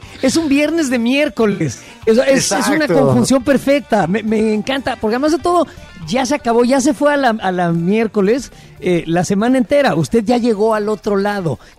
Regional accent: Mexico; Me identifico como mexicano.

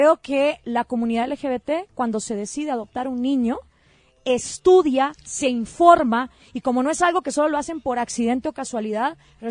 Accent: Guatemala; me parece muy injusto que la gente que más trabaja por Guatemala y que le manda dinero a sus familiares de vuelta no tengan el derecho al voto

